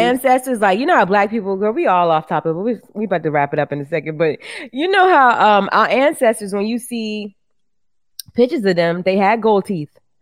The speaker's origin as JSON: {"language": "English", "town": "Charleston", "region": "South Carolina", "country": "United States", "said": "Like, it's, you know, I'm from Charleston, so people be extra geeky, right?"}